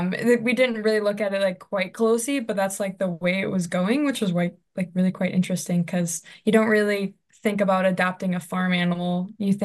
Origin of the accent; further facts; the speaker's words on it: Madison, Wisconsin, United States; I'm really excited because I'm from the Madison area. So it's going to feel like I'm back at home.